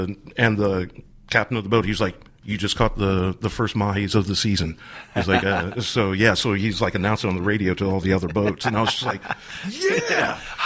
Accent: Columbus, United States; Columbus.

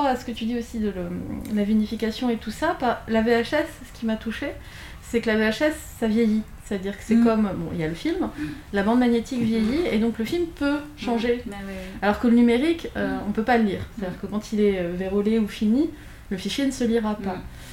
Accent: Paris, Île-de-France, France; Moi, je suis parisienne

